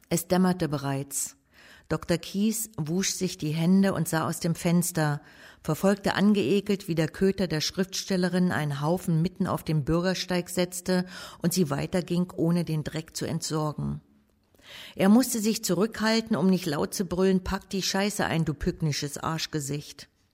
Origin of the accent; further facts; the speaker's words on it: Mecklenburg-Vorpommern, Germany; moved away; ich bin aufgewachsen in meiner Kindheit auch in Dörfern. Und meine Eltern haben als Saisonkellner an der Küste Usedom und Rügen gearbeitet. Und also bin ich auch in diesen Dörfern aufgewachsen. Dann bin ich 1985 ausgewandert.